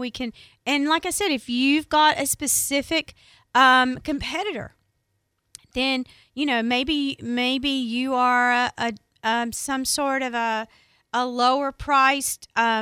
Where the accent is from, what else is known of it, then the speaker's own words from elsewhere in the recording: the South, United States; I'm from the South, and I've heard it all my life.